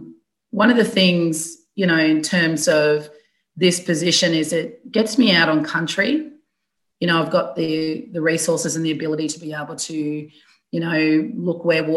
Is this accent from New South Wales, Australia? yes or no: yes; Cummeragunja, New South Wales, Australia; Yes, I am a Yorta Yorta woman. I grew up on Kamaragunja, which is an Aboriginal mission just on the New South Wales side here across from Barma. And, you know, I've been in this area my entire life.